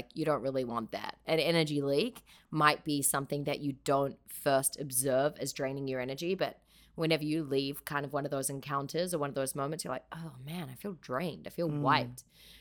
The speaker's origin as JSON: {"language": "English", "country": "New Zealand", "accent": "New Zealand", "said": "I'll stick to New Zealand."}